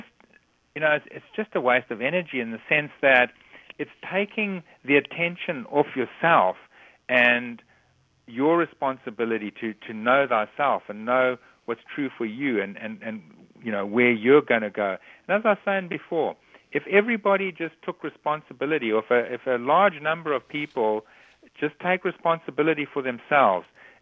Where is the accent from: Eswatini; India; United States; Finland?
Eswatini; the farm I grew up on in Swaziland is where the second or third oldest remains ever have been found.